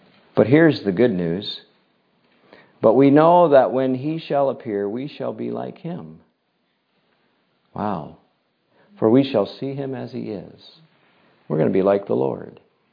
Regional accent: United States; now in Canada; you're not a native of Canada. I grew up in the United States.

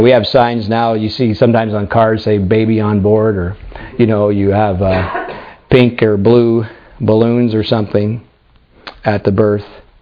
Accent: Pennsylvania, United States; And if you go to Pennsylvania, my home state, you know how here you have like a elk crossing sign

